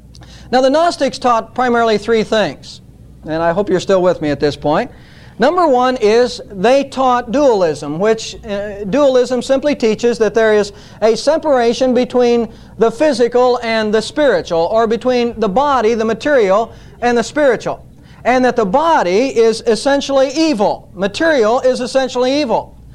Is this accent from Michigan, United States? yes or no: no; Savannah, Ohio, United States; born or raised there